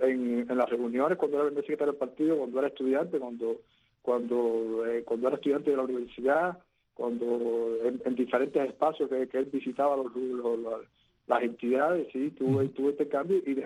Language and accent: Spanish; Cuba; mi aporte a la arena como cubano